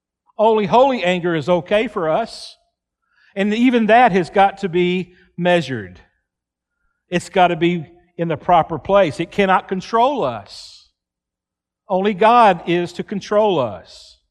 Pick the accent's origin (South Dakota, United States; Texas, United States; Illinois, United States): Texas, United States; Growing up in West Texas, we love to watch water.